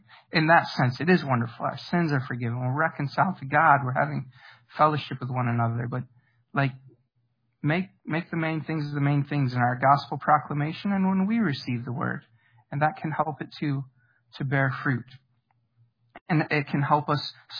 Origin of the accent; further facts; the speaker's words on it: United States; Well, most of my lifetime growing up in America, like, you'd probably get a better job if you were a Christian.